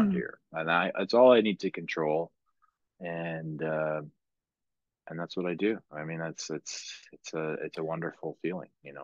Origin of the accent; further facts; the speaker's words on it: Ottawa, Ontario, Canada; they're like, "Where are you from? Ottawa? Where is that?"